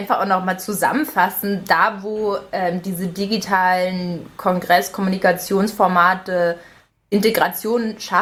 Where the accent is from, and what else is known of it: Berlin, Germany